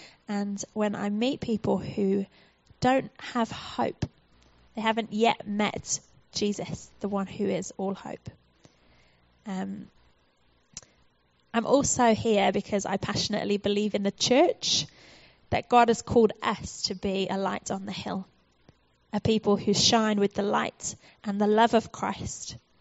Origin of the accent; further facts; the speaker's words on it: United Kingdom; moved away as an adult; now in New Zealand; you might notice from my accent that I am, in fact, from the UK. My father, however, was born in Christchurch, so I have some Kiwi blood in me, deep down somewhere.